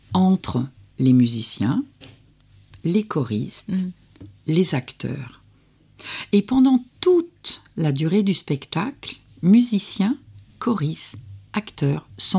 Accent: France; je suis française, donc avec une ancestralité grecque

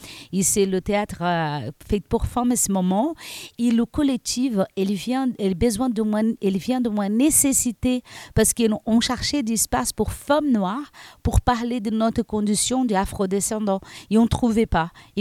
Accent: Brazil; French is a second language; now in France; je viens là du Brésil pour être ici en France et j'apprends beaucoup de choses

